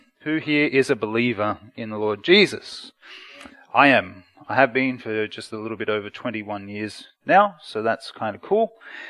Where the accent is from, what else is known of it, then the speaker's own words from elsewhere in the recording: Australia; now in United Kingdom; I am an Aussie missionary here in the UK.